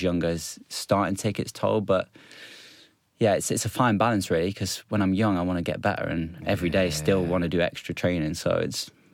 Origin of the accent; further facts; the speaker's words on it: East Midlands, United Kingdom; born there; I was born around Nottinghamshire area.